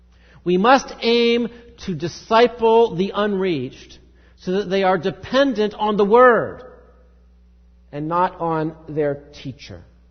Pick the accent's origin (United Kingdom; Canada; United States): United States; Don't believe me because I'm an American. Don't believe me because I'm from that powerful country.